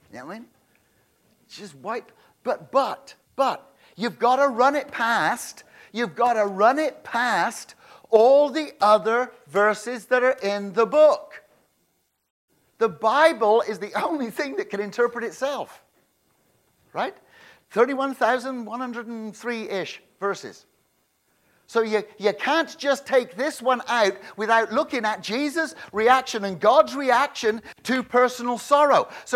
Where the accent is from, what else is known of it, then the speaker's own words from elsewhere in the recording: England, United Kingdom; Yes, I'm English.